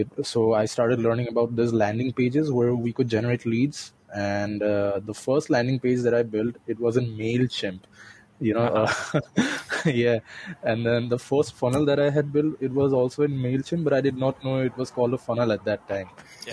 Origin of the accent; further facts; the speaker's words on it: India; English is a second language; I'm from India, by the way.